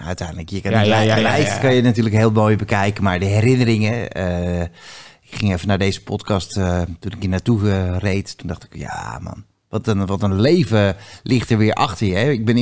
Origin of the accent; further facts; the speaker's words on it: Huizen, North Holland, Netherlands; ik kom uit Huizen, waar we nu ook zitten. En daar ben ik geboren.